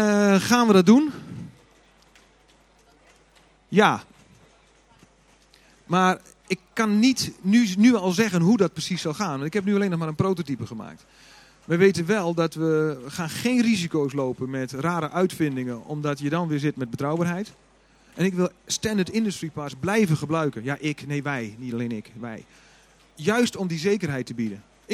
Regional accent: Loppersum, Groningen, Netherlands; Ik kom uit Loppersum, aardbevingen, jee.

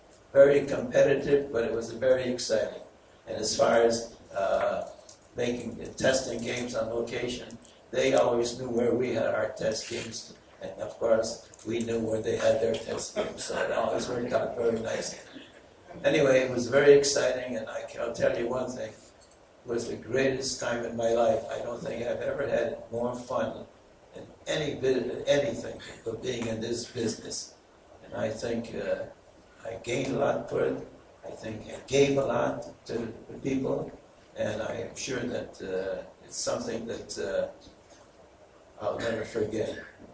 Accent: Chicago, Illinois, United States; they used to call me a city slicker because I was from Chicago

